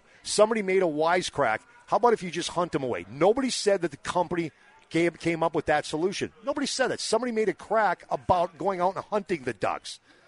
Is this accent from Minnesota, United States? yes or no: yes; Minnesota, United States; I grew up in Minnesota. I grew up in northern Minnesota. We lived at the lakes.